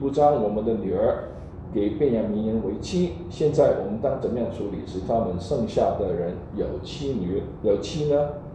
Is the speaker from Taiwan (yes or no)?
no; United States; 那我们美国人说一句话就是 It's more than meet the eye